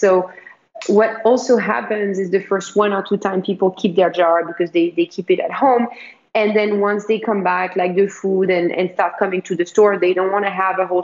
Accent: France; moved away as an adult; now in United States; I think that growing up in France, I was naturally passionate and drawn around food.

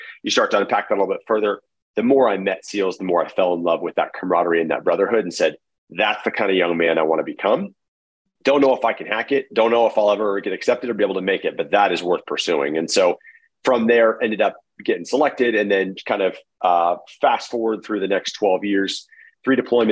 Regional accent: Arizona, United States; I grew up in Arizona, kind of a middle-class family, love sports, pretty good student

